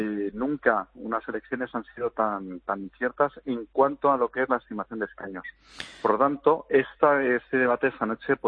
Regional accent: Spain; si me puede representar a mí como español en el contexto internacional

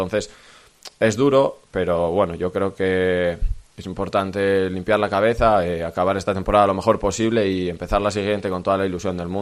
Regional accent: Asturias, Spain; representamos a un equipo asturiano, y yo como asturiano, pues claro que es duro esto

